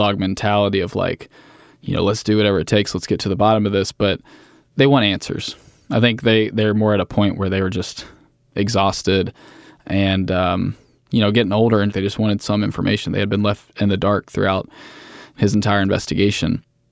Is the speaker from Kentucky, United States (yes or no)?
yes; Louisville, Kentucky, United States; I grew up in Louisville, Kentucky.